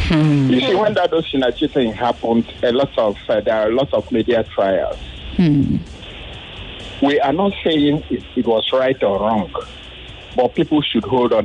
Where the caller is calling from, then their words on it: Isolo, Lagos, Nigeria; I'm calling from Isolo.